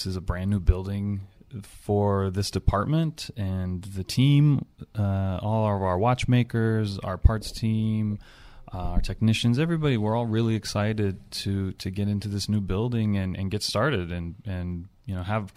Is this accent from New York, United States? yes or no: no; California, United States; I'm from Southern California.